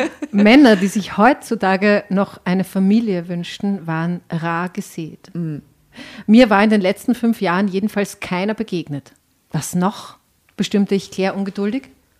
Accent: Styria, Austria; Aus der Obersteiermark, aus dem Ennstal in der Nähe von Schladming.

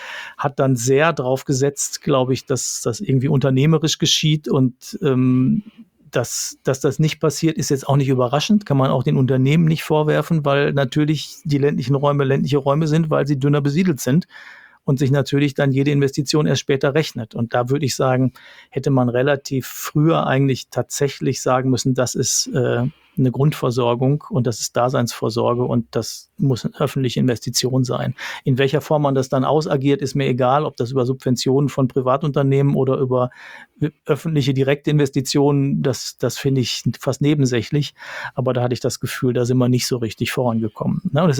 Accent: North Rhine-Westphalia, Germany; Ich komme aus dem Ruhrgebiet

